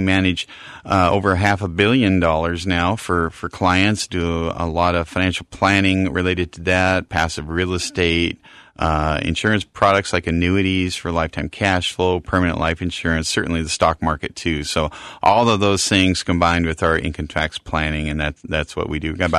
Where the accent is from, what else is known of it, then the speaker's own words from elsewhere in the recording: Mount Vernon, Washington, United States; born there; So I was born in Mount Vernon, Washington, graduated from Washington State University